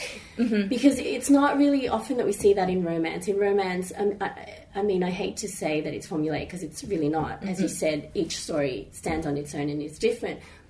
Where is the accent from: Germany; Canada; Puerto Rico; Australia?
Australia; So, I mean, we're from Australia.